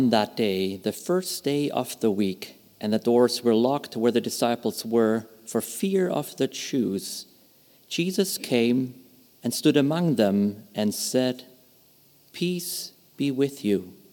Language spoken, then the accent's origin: English; Germany; I grew up in Germany, and when I was a student in elementary school and high school, we got more days of school around Pentecost than we did for Christmas.